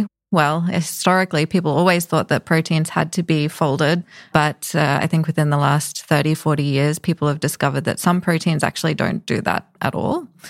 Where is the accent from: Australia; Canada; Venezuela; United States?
Australia; accent: Australian; Motor, sorry, it's my Australian accent.